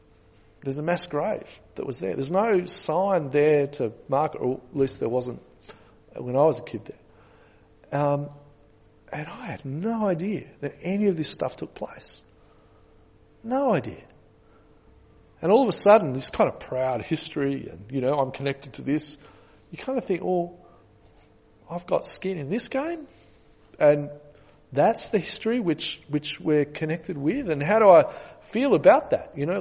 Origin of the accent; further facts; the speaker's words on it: Bathurst, New South Wales, Australia; I think one of the reasons was I grew up in Bathurst.